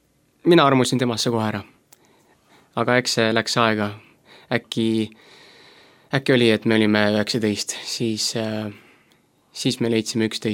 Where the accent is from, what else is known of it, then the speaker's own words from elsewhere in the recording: Koeru, Järva County, Estonia; Ja, me oleme mõlemad pärit Koerust.